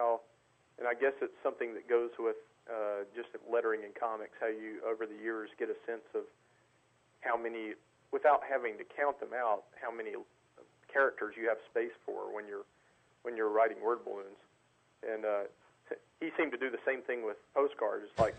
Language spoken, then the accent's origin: English; North Carolina, United States; As growing up in North Carolina, I was just in this weird luck.